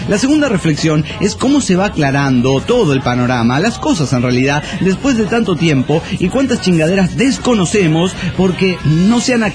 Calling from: Guadalajara, Jalisco, Mexico; de Guadalajara, Jalisco, México.

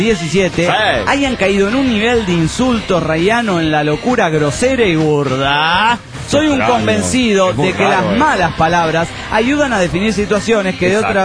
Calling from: Toluca, State of Mexico, Mexico; desde Toluca, México.

